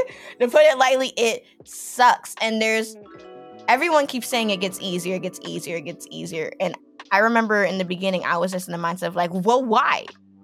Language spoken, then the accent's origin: English; New York, United States; You're from New York, because I'm from New York.